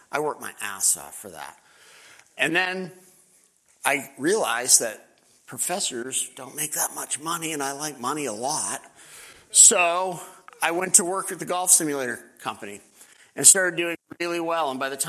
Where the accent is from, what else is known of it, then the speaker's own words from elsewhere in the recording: Maine, United States; I grew up in Maine.